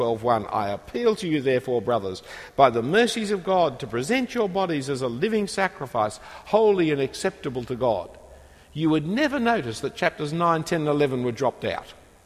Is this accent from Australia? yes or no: yes; Sydney, New South Wales, Australia; I'm told I'm an Australian, and I guess I am, but I'm not really. I'm really a Sydney sider. Sydney happens to be in Australia, but, you know, Sydney is what I feel for.